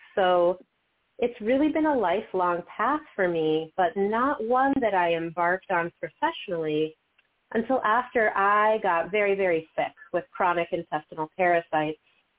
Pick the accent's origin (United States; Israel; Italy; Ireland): Italy; I started growing up in Italy with a big family.